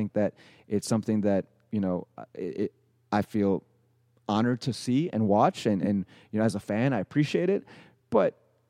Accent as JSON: {"language": "English", "town": "Chicago", "region": "Illinois", "country": "United States", "tie": "born or raised there", "said": "my hometown team of the Chicago Bulls"}